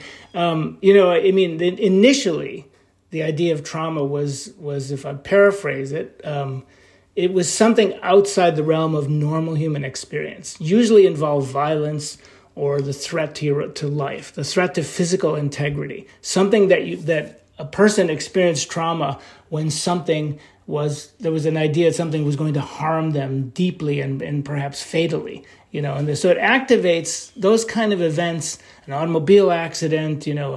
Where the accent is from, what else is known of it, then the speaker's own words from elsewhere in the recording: New York, United States; you know, I'm from New York, and I know that New York is overrepresented on these committees